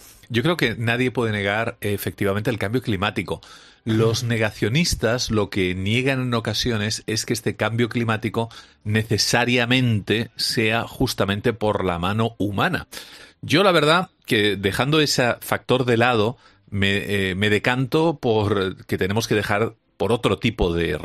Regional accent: Santiago, Santiago Metropolitan Region, Chile; en Chile, un país donde, sabéis que me crié, en Santiago, cuando era niño

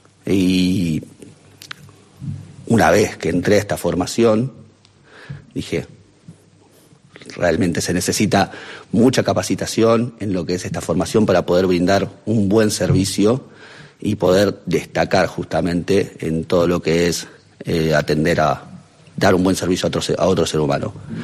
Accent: Argentina; moved away as an adult; now in Spain; Yo soy argentino, estoy aquí hace más de 2 años.

